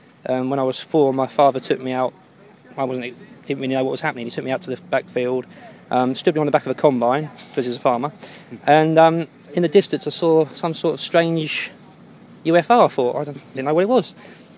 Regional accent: Cardington, East of England, United Kingdom; I grew up in Cardington, which, if anyone knows anything about airships, it's basically the home of British airships.

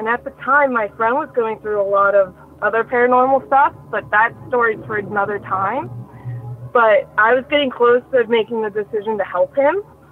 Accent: Pittsburgh, Pennsylvania, United States; And I'm from Pittsburgh, Pennsylvania.

